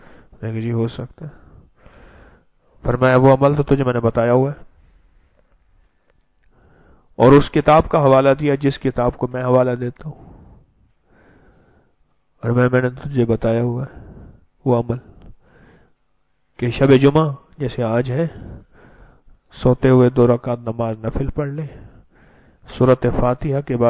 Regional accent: Lahore, Punjab, Pakistan; میں نے کہا جی میں پاکستان سے۔ کر کس جگہ سے؟ کہ لاہور سے۔

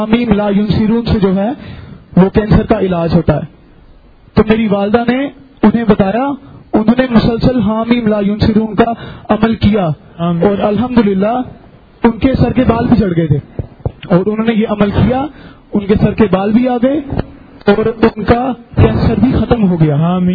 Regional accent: Srinagar, Jammu and Kashmir, India; اور میں سرنگر کے علاقے سے ہوں.

